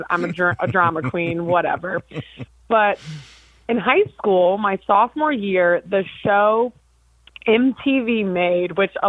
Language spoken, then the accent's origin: English; St. Louis, Missouri, United States; also born or lived in Alton; I was born in Alton, Illinois, but grew up in St. Louis, Missouri my entire life.